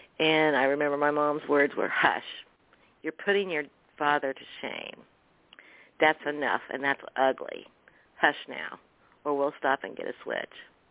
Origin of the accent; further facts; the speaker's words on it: Indiana, United States; And one trip on the way home to my hometown, Indiana, here, me and my sisters heard some very sad words about Grandpa.